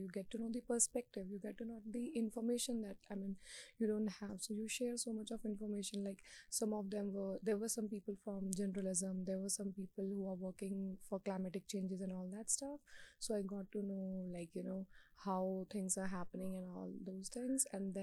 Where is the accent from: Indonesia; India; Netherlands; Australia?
India; English is a second language; now in United States; I'm a MS Data Science student in University of Colorado, and I'm from India.